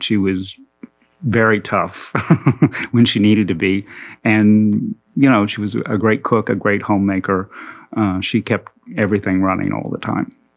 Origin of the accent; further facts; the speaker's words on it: Tulsa, Oklahoma, United States; born there; I was born here in Tulsa, St. John's Hospital.